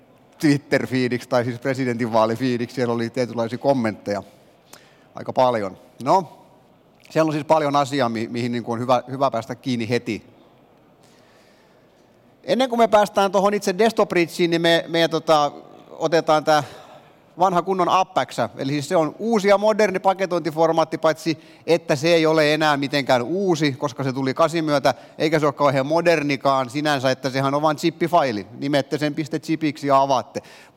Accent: Turku, Southwest Finland, Finland; tulen Turusta

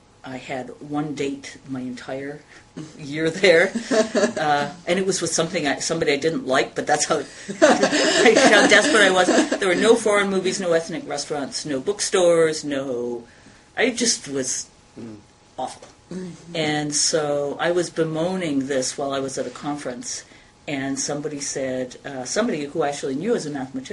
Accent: Canada; First of all, I'm Canadian. I like most Canadians, I went to my local university. I was living in Edmonton, Alberta, and I went to the University of Alberta

